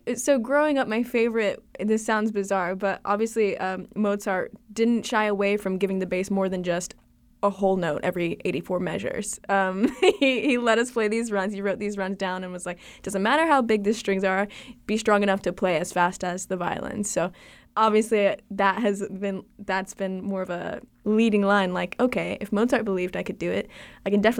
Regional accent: Savannah, Georgia, United States; I'm from Savannah, and so I love it.

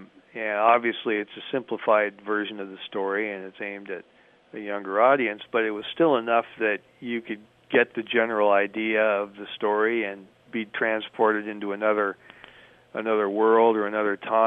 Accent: Ames, Iowa, United States; I grew up in Ames, Iowa, which is a university town, home of Iowa State, which is a, it's a land-grant school.

